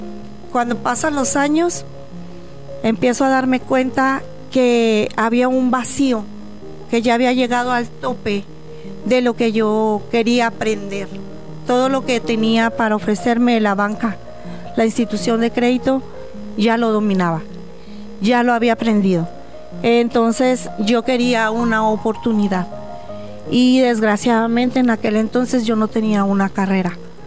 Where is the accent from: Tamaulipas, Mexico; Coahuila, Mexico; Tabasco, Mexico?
Coahuila, Mexico; Torreón; born there; soy nacida en Torreón, Coahuila. Soy la mayor de 5 hermanas